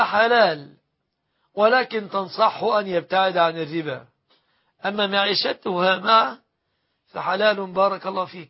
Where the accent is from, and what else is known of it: Egypt